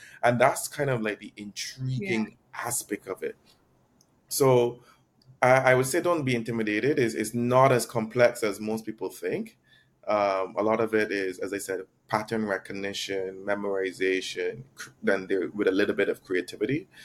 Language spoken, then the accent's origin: English; Barbados; I'm from Barbados.